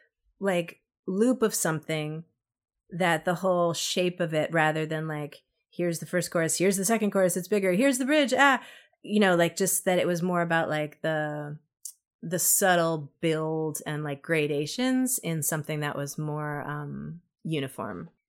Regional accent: Brooklyn, New York, United States; I was such a city girl. And I'm from Brooklyn and I never wanted to leave Brooklyn.

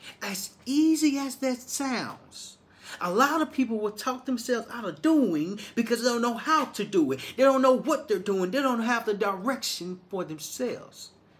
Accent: Little Rock, Arkansas, United States; You see, I'm from a small town. I'm from Little Rock, Arkansas, and the town is small. Like, I was raised by a single mom who raised 3 boys by herself.

